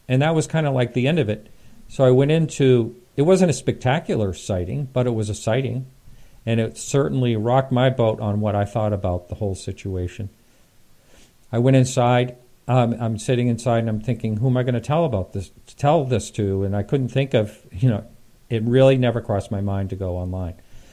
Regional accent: Maine, United States; also born or lived in California; I moved from California back to Maine, where I'm originally from.

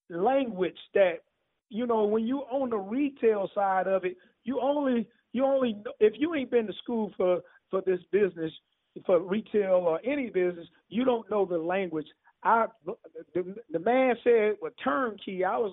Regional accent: St. Louis, Missouri, United States; I mean, I'm from St. Louis. You know, I've been a few places in the United States.

